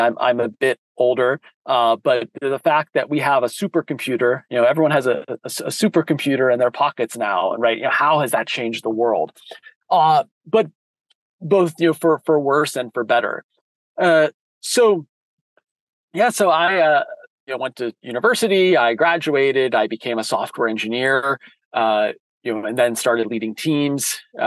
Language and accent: English; United States; moved away as an adult; now in Switzerland; You may tell from my accent, I am definitely not Swiss. I am American, but I've been here now for almost 5 years.